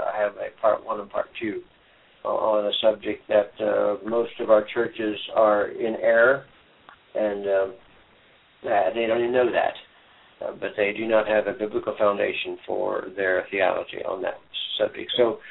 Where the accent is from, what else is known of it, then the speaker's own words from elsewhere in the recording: Colorado, United States; And of course, I'm from Colorado, and squall is not a good name